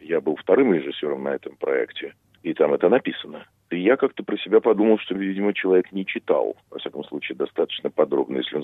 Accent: Saint Petersburg, Russia; я сам из Питера, из Москвы

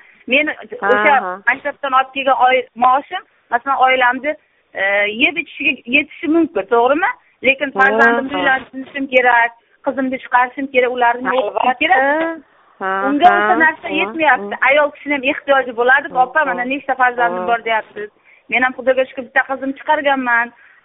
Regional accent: Tashkent, Uzbekistan; Men Toshkentlikman. Toshkentdaman.

